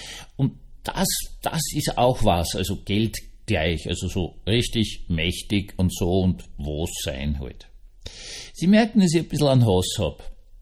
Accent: Austria; Die EU zieht zwar nicht mit, aber wir als Österreicher tapfer, wie wir sind und fit, machen das.

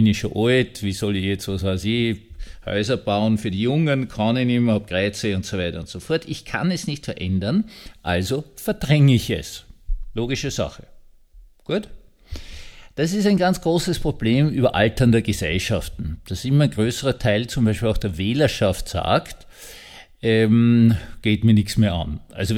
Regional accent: Austria; aber das ist nur so eine kleine Spitze gegen die Preisen, die ich mir als Österreicher erlauben darf.

